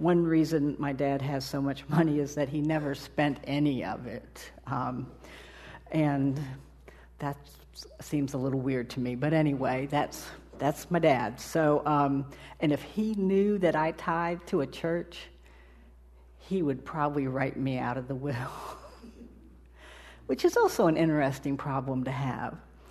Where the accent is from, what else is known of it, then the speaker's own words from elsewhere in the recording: California, United States; born there; I was born in Northern California, but deep within my soul, there is someone from the Appalachian Mountains.